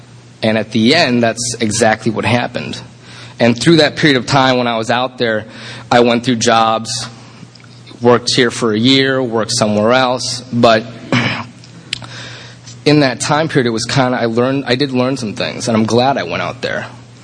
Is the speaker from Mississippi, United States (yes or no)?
no; Chicago, Illinois, United States; moved away as an adult; I should back up. I grew up in Chicago. And I moved to Chicago at night, or Chicago, bleh, moved to California when I was 19.